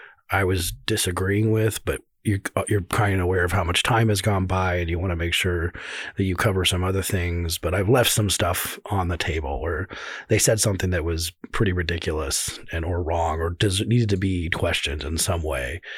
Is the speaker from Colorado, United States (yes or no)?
yes; Colorado, United States; I'm from Colorado and never really moved.